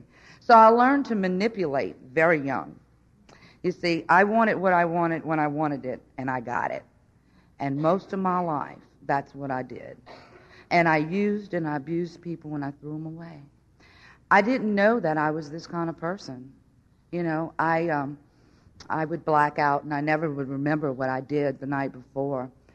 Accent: Houma, Louisiana, United States; I grew up in Houma, Louisiana. I have two sets of parents.

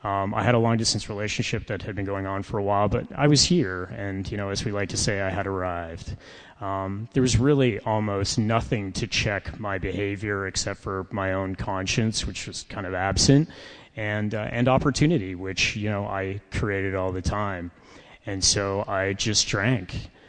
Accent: Toronto, Ontario, Canada; I grew up just outside of Toronto in a remarkably unremarkable middle-class house.

